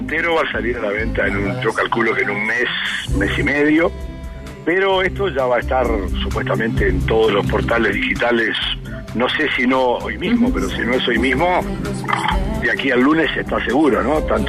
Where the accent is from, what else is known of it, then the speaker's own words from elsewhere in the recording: Uruguay; now in Chile; yo soy uruguayo, pero llevo casi 20 años en este país